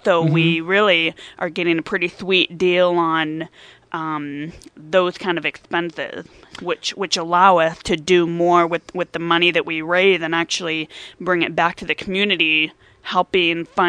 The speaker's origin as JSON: {"language": "English", "town": "Albany", "region": "New York", "country": "United States", "tie": "born or raised there", "said": "I was born and raised in Albany, so not too far from here, and returned to my native and home state."}